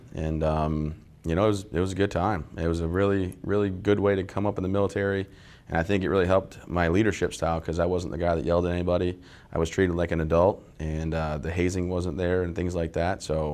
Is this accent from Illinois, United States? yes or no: no; Vassar, Michigan, United States; I am from Vassar, Michigan, born and raised in a small town right outside of Saginaw and Flint area.